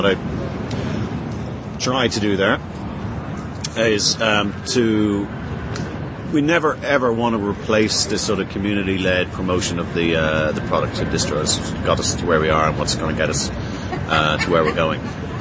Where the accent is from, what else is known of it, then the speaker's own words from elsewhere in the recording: Ireland; I'm the marketing manager for Canonical. I'm Irish